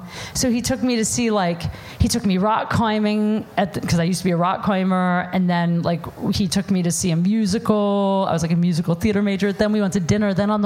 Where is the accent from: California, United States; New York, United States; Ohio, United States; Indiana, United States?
Ohio, United States; I was going to college in Chicago. I was from Ohio.